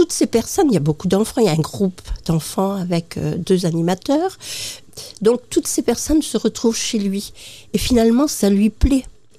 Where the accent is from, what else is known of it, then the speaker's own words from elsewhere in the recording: Normandy, France; alors moi aussi, je suis normande.